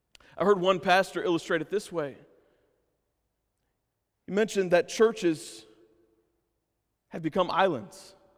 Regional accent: Atlanta, Georgia, United States; I'm from Atlanta area in Georgia.

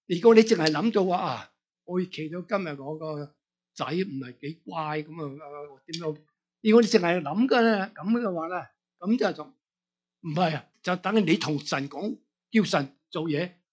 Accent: China; 我哋中国人咧，中国人

